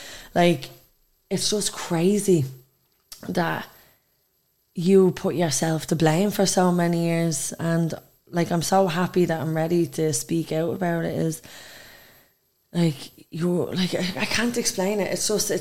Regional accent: Dublin, Leinster, Ireland; I come from Dublin. Dublin 1.

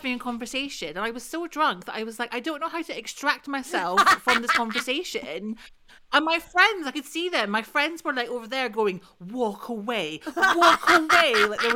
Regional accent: Scotland, United Kingdom; accent: Scottish; Yeah, my accent definitely got stronger, as hers tends to when she's talking to someone who's Scottish. I suddenly got very Scottish talking to her.

